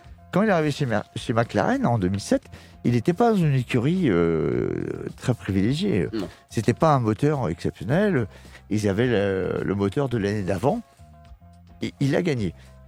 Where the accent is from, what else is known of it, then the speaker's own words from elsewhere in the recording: France; Même si je suis français